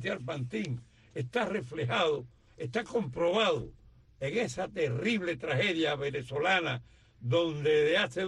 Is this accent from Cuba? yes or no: yes; Cuba; lo que somos los cubanos